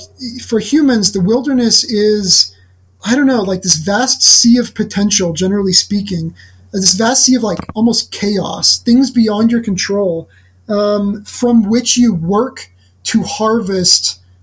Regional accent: Oklahoma, United States; And then, of course, you know, like I grew up in Oklahoma.

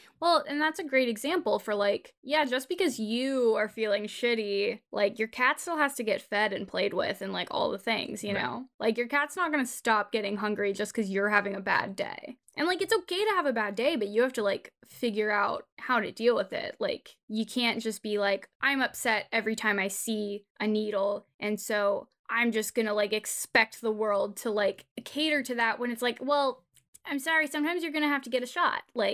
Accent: California, United States; I'm sorry to everybody who lives in any other state, but as somebody born and raised in California, I fully believe that this is the superior state.

